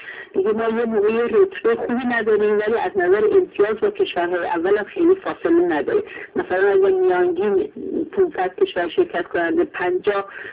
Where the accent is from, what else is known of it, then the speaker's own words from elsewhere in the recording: Iran; مسلماً به عنوان یک ایرانی از مقایسه این ارزشیابی ها در سطح جهانی نه تحقیر ایرانی رو مد نظر داریم